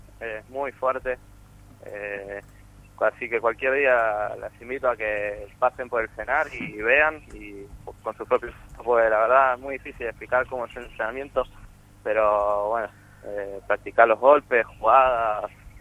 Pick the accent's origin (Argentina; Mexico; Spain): Argentina; La Plata, Buenos Aires Province; En La Plata, yo soy de La Plata